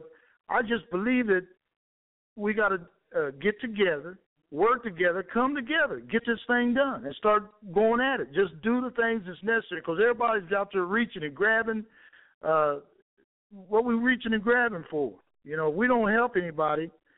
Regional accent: Indiana, United States; First of all, Joe, I came from Indiana, and I came out of a family that there was a lot of things going on

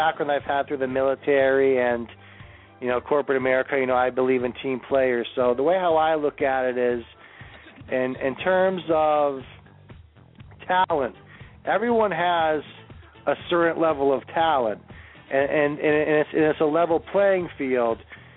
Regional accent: New England, United States; As I told you before, I'm from New England, so we like versatile people.

